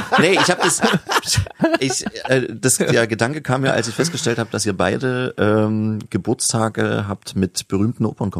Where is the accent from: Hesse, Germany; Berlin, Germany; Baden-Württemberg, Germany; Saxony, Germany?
Saxony, Germany; Wir sind alle sächsisch sozialisiert, in Sachsen geboren und sind eigentlich über Leipzig nicht hinausgekommen